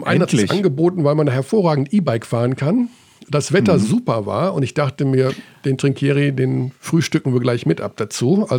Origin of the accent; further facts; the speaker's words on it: Hagen, North Rhine-Westphalia, Germany; Phoenix Hagen nehmen aus der Pro A, also meine Heimatstadt.